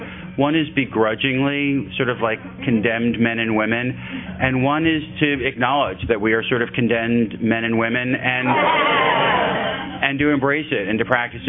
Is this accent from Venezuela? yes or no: no; Elmhurst, Illinois, United States; I wound up growing up in the Midwest in a lovely, leafy suburb, in Elmhurst, Illinois, a Chicago suburb.